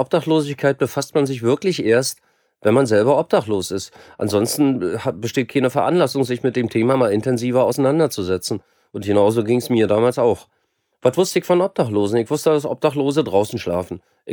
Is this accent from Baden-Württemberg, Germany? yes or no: no; Berlin, Germany; moved away; also born or lived in Rothenburg / Cologne / Sweden / Gran Canaria; bin eigentlich Berliner, war aber 15 Jahre nicht in Berlin. Ich habe noch 4 Jahre in Rothenburg-Würme gelebt, war ein knappes Jahr in Köln, habe dann 2 Jahre in Schweden gelebt und war dann insgesamt 8 Jahre in Spanien auf Gran Canaria.